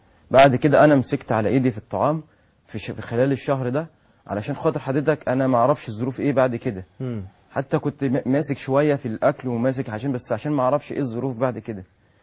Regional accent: Egypt; احنا مصريين

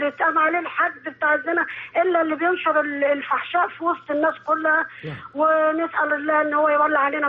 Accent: Egypt; أنا مصرية

